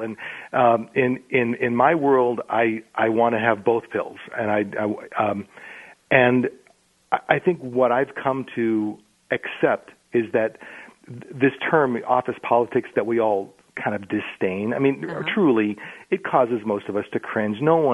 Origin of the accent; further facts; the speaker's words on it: North Dakota, United States; also born or lived in San Diego; now in Minneapolis, United States; I am from Minneapolis. I actually grew up in North Dakota and then moved to Minneapolis. Took a little side trip to San Diego for about 10 years and then eventually made my way back here.